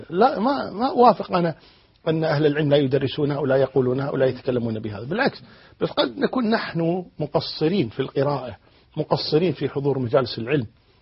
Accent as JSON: {"language": "Arabic", "country": "Kuwait", "said": "يعني عندنا في الكويت"}